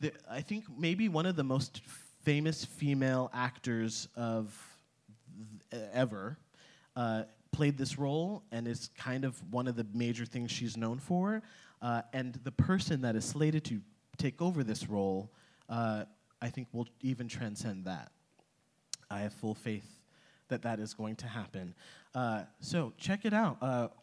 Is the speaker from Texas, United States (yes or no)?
yes; Texas, United States; I'm from Texas